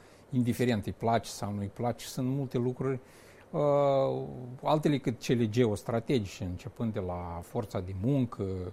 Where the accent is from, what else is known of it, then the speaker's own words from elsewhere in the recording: Moldova; Chiar dacă, inclusiv și eu, dăm cu părerea la ce se întâmplă în Republica Moldova, noi suntem rupți din Moldova.